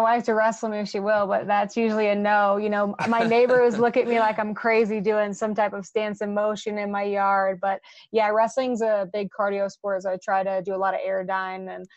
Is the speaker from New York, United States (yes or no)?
yes; Rocky Point, New York, United States; it's so different to the lifestyle I grew up in Rocky Point, New York.